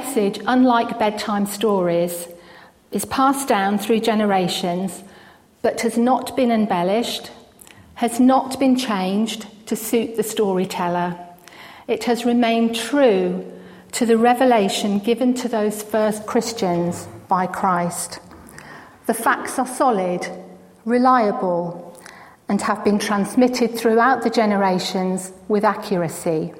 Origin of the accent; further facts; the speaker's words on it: Scotland, United Kingdom; because being Scottish, we used to go first footing on New Year's Eve.